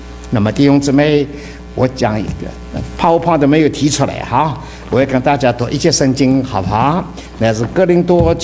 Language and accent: Chinese; Ningbo, Zhejiang, China; 我们宁波人呢还吃一个螃蟹的